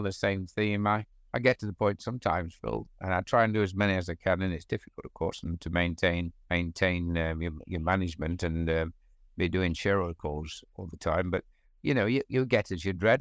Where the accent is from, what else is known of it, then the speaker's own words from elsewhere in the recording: East Midlands, United Kingdom; I'm from Nottinghamshire, but not very further north.